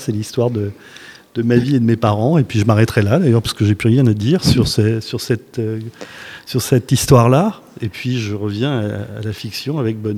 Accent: France; born there; C'était ma langue de naissance, hein, puisque moi je suis né en France, mais disons que mes parents parlaient l'italien à la maison, ou en tout cas un dialecte.

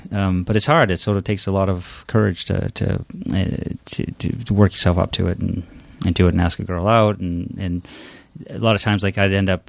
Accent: Maine, United States; I grew up in Maine, so we cook lobsters all summer.

